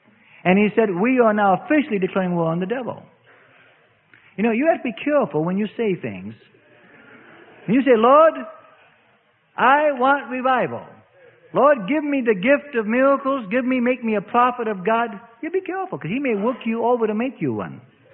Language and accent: English; England, United Kingdom; Well, I'm English. I'm English.